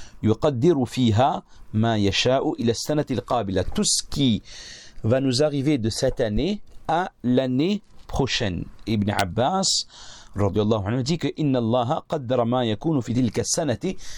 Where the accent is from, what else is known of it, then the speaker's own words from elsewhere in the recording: Réunion, France; on a chez nous à La Réunion